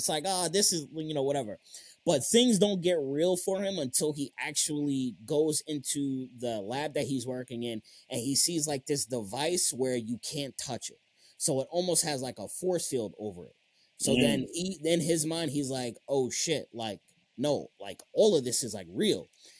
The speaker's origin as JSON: {"language": "English", "region": "East Coast", "country": "United States", "said": "I'm from East Coast, man. I don't know shit over here."}